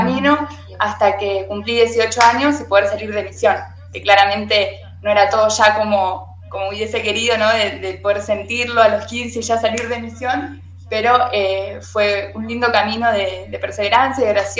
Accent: Rufino, Santa Fe, Argentina; de Rufino Santa Fe, y sentí el llamado a misionar cuando tenía 15 años

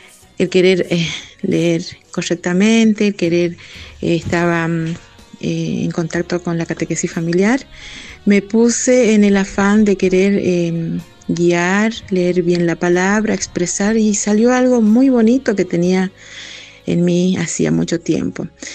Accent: San Salvador de Jujuy, Jujuy, Argentina; soy de San Salvador de Jujuy.

